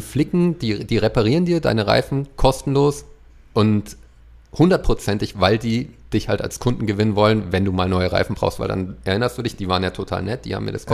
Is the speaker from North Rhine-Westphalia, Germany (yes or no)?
no; Rothenburg ob der Tauber, Bavaria, Germany; Rothenburg ob der Tauber, schönste Stadt der Welt.